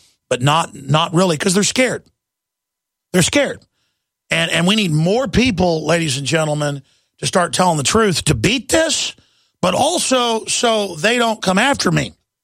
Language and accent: English; Dallas, Texas, United States; And I grew up in Dallas, and the few times I'd gotten mugged or whatever, I'd get a chill right before it happened.